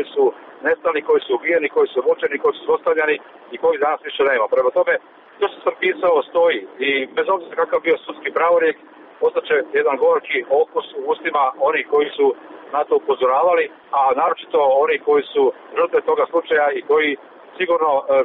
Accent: Croatia; Pa to je teško reći jer pravosuđe kod nas u Hrvatskoj stvarno nepredvidivo.

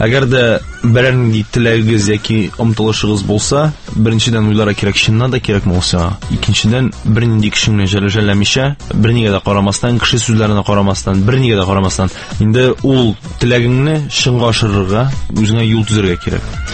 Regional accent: Kazan, Tatarstan, Russia; born there; Мен Қазанда тудым

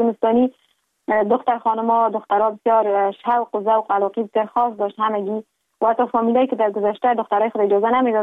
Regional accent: Kabul, Afghanistan; born there; در شهر کابل متولد شدیم.

